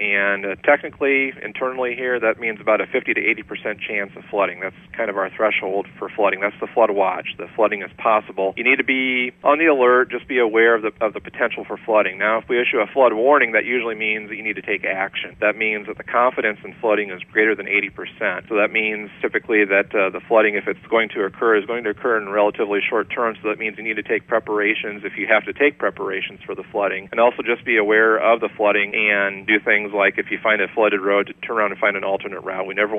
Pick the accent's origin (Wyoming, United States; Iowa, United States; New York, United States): Iowa, United States; Davenport; I'm originally from Davenport, Iowa, so I grew up in eastern Iowa, and I went to school at Iowa State